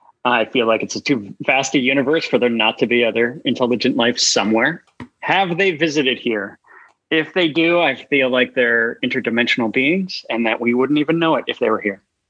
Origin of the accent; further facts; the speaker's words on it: Ohio, United States; Outside of Cleveland. Like, basically it's like right in between Cleveland and Akron.